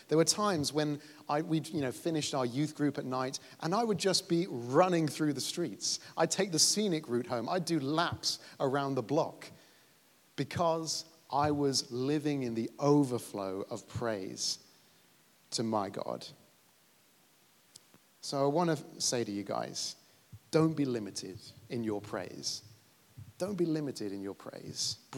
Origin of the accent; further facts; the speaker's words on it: England, United Kingdom; Now, this is the hardest one for me as an English introvert.